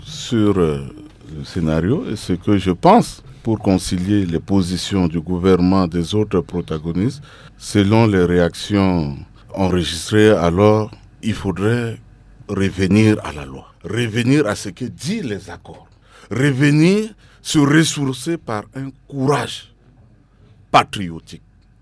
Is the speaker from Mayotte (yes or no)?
no; Central African Republic; chez nous en République centrafricaine